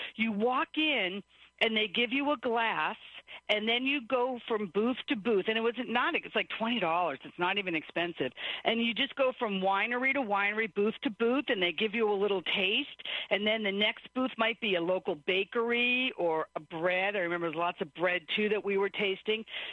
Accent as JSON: {"language": "English", "town": "Boston", "region": "Massachusetts", "country": "United States", "said": "I'm a Bostonian who moved to Southern California, and I am a wimp."}